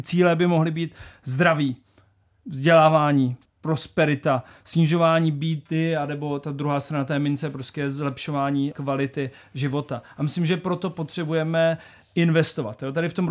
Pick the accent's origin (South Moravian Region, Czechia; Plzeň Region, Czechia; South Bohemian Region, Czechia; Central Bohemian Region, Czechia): South Moravian Region, Czechia; Kuřim; now in Prague, Czech Republic; lidé třeba v Kuřimi, odkud pocházím, tak mají lepší podmínky se školkama a já tady v Praze taky